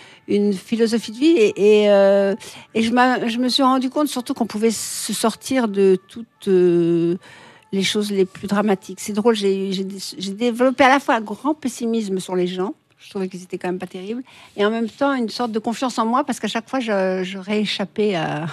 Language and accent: French; Morocco; born there; parce que je suis née au Maroc et je ne sais pas pourquoi je n'allais pas à l'école.